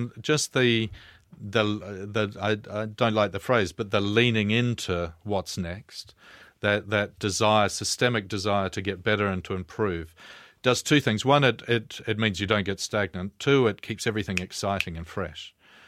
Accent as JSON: {"language": "English", "country": "New Zealand", "said": "as a New Zealander."}